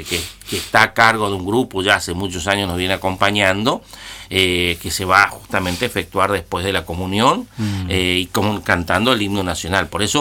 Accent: Argentina; tenemos que celebrar pues nuestra independencia, la que nos reconoce como nación, como República Argentina, que después se formó en el 1853, pero bueno, es recordar ese día tan tan importante para nuestra nacionalidad.

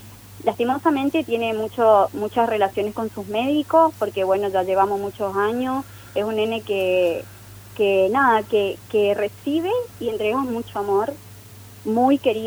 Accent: Posadas, Misiones, Argentina; moved away as an adult; now in Buenos Aires, Argentina; nosotros somos de Posadas Misiones, pero estamos en Buenos Aires desde el 2024.

